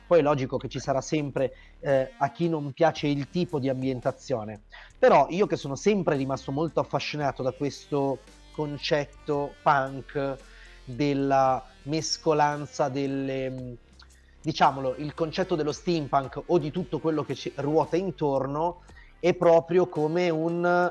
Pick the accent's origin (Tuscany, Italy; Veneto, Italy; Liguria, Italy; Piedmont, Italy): Piedmont, Italy; Vercelli; io sono originario di Vercelli, che non è portuale, anche se ha un sacco di mare a cubetti, come si può dire, per i non abitanti della zona delle risaie